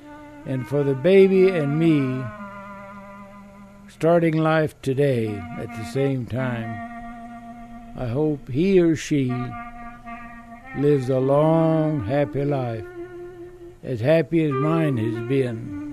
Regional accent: Texas, United States; born there; I was born in Fayette County, which is about 85 miles down the road from Austin. Until I was 4 or 5 years old, my parents didn't have a car. We had a horse and a buggy.

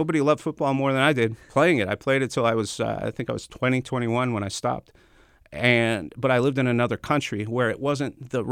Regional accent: Canada; I grew up in Canada and I played football there up until collegiate level.

